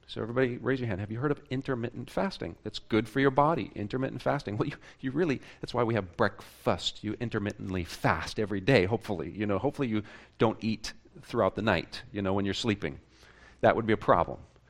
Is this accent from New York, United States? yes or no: no; Oregon, United States; also born or lived in Chicago; I used to live in Chicago, and when I lived there, as you know, as I told you, I grew up in Oregon, so I grew up in the country.